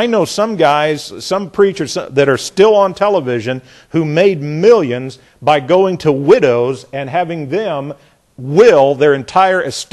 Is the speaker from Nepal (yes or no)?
no; Indiana, United States; moved away; Or as I learned when I came down here from Indiana, that's in mashing it.